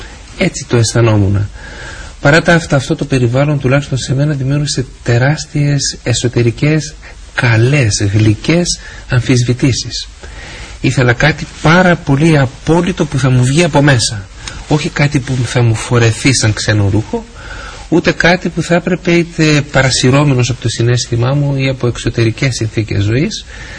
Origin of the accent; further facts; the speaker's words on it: Thessaloniki, Central Macedonia, Greece; Ήμουν από τη Θεσσαλονίκη, πήγαινα στο Άγιον Όρος